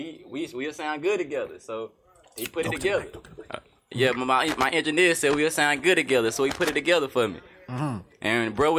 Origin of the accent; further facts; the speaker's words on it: Peachtree, North Carolina, United States; I'm originally from Peachtree, North Carolina.